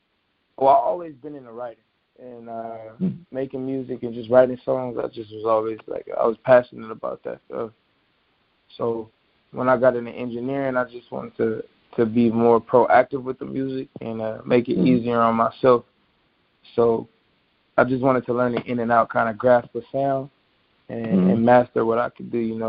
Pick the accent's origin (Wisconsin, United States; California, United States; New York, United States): California, United States; Los Angeles; I'm from Los Angeles. I'm a versatile artist.